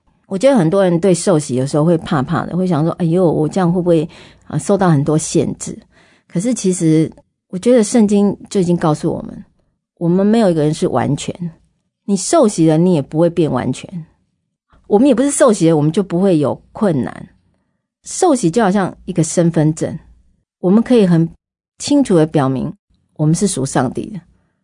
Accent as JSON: {"language": "Chinese", "country": "Taiwan"}